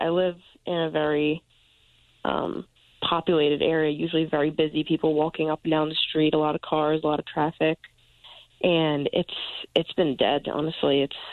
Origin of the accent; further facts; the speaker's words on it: New York, United States; I am from New York, so it's literally everywhere here.